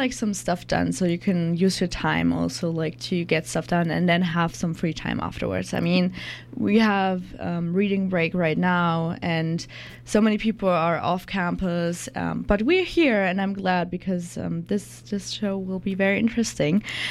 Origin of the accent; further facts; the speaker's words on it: Germany; because I'm from Germany and currently staying at a host family.